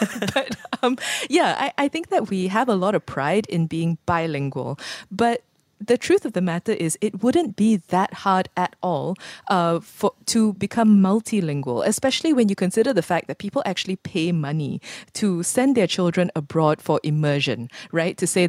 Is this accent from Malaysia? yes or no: yes; Malaysia; One of the great values of, or one of the great things about being a Malaysian is understanding a joke that is told in a variety of languages.